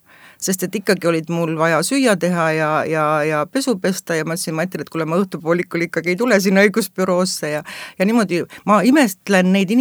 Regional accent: Põlva, Põlva County, Estonia; now in Saaremaa, Estonia; Kuigi ma tegelikult olen hoopis Lõuna-Eestist Põlvast ja metsade ja mägede ja mändide vahelt.

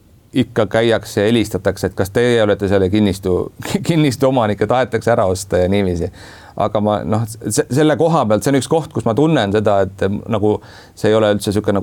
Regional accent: Kuressaare, Saare County, Estonia; see Kuressaare ja see linna nagu piirid on minu see nagu see lapsepõlve või see kust ma pärit olen

